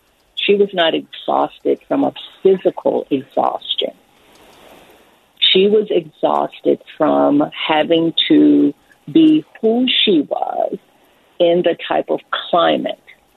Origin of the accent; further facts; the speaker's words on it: Baton Rouge, Louisiana, United States; I'm not sure if you all know, but I am from Baton Rouge, Louisiana.